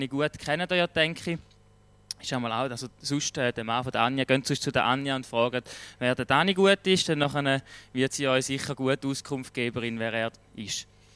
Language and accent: German; Thurgau, Switzerland; Aber als Thurgauer, ich meine, du kennst es, gell? Es ist einfach schwierig. Aber wir sind ja stolz in Thurgauer